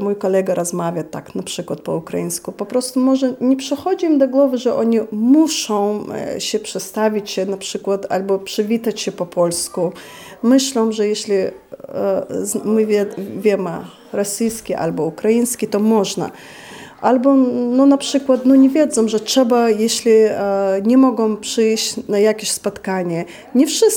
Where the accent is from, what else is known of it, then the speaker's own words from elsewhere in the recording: Chechnya, Russia; Polish is a second language; now in Poland; Pochodzę z Czeczenii. Może nie wszyscy wiedzą, to jest taki mały, niewielki kraj w Rosji.